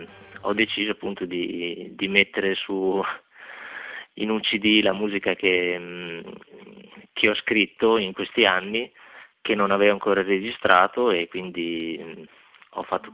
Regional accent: Forlì, Emilia-Romagna, Italy; Anche lui è romagnolo, perché è di Cesena di origine, io sono di Forlì, quindi siamo molto vicini.

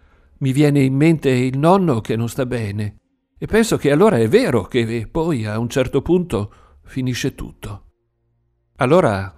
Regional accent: Bologna, Emilia-Romagna, Italy; Per me, che sono bolognese, no. Noi, a Bologna, abbiamo il nostro agosto nero.

